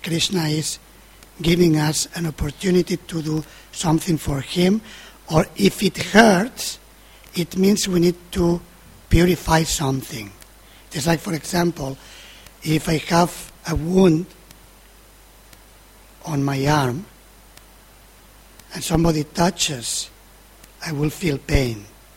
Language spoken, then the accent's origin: English; Spain; I was born in Spain